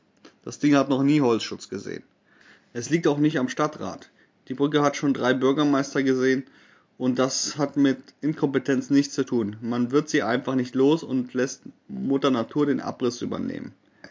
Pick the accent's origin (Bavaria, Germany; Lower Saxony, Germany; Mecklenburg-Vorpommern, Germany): Mecklenburg-Vorpommern, Germany; Sassnitz; den sich meine Heimatstadt Sassnitz geleistet hat